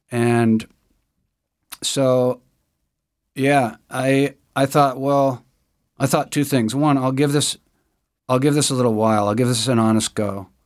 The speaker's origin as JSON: {"language": "English", "region": "Upper Midwest", "country": "United States", "tie": "born or raised there", "said": "So I grew up in the United States, in upper Midwest, in a culture that was awash in alcohol"}